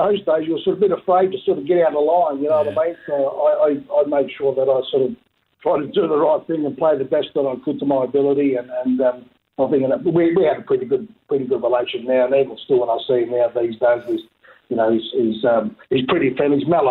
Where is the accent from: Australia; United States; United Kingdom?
Australia; Bunbury, Western Australia; growing up in Bunbury and playing on I played all my junior footies at Maris Junior Footy Club